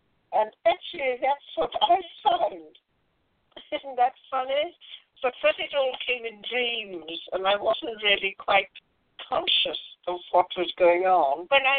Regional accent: Northern Ireland, United Kingdom; accent: British; Well, you know, it really should have been a Northern Ireland accent, an Ulster accent, like the lovely Scottish way of speaking. My forebears were, some of them came from Scotland. Well, I grew up really a nice Ulster girl

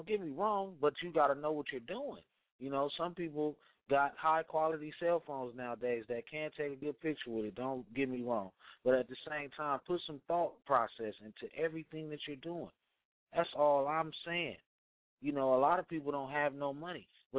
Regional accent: Sacramento, California, United States; I'm from the Gardens, and it's Crips, and it's, I don't know, just, I guess the Crips and Blood stuff made people stay kind of separate, more than just being from the east, north, or south, because in the end, we all from Sacramento.

